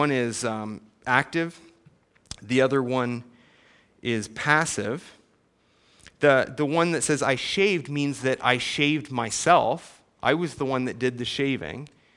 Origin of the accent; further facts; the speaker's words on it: Binbrook, Ontario, Canada; Growing up in Bimbrook, Ontario, Canada, we had a village barber